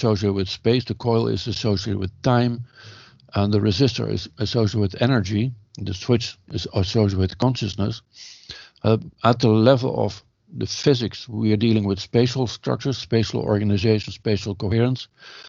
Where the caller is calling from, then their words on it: Netherlands; I'm speaking from the Netherlands now